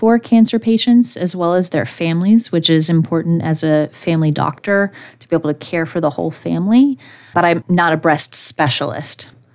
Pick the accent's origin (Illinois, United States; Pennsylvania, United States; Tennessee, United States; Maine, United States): Tennessee, United States; Nashville; So I'm from Nashville originally, and my plan is to be in Middle Tennessee for the rest of my life and my career as well.